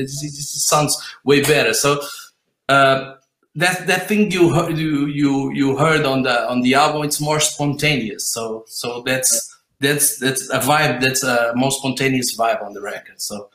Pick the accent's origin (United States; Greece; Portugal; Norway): Portugal; English is a second language; because as you know, we're not from the States or from UK. We're from Portugal, so I don't know if I'm saying the right words